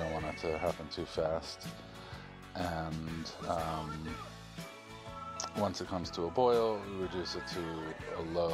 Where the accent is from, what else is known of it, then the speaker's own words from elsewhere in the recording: Massachusetts, United States; now in Toronto, Canada; I live in Toronto, Canada, but I'm from Massachusetts